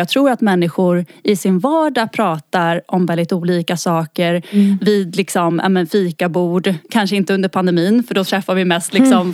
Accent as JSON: {"language": "Swedish", "region": "Gotland", "country": "Sweden", "tie": "born or raised there", "said": "Och jag är uppväxt med Gotland. Men jag är också uppväxt med två dialekter."}